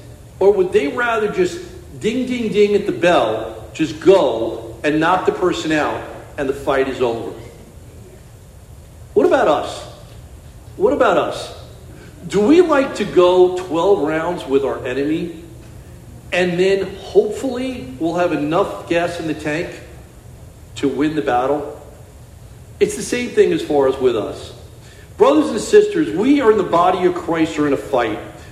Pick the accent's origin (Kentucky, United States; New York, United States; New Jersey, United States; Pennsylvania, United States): New York, United States; Even though I'm from New York, I loved Lawrence Taylor